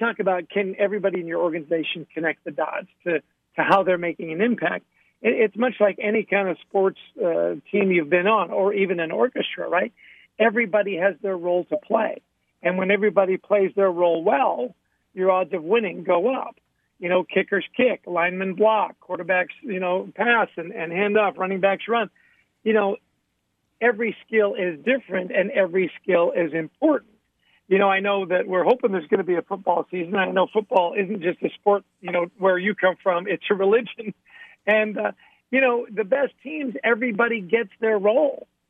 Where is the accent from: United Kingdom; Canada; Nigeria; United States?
Canada; I grew up in Canada.